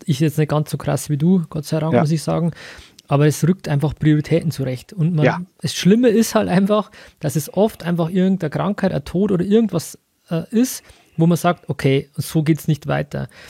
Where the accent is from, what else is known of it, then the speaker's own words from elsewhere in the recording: Bavaria, Germany; accent: Bavarian; mein bayerischer Akzent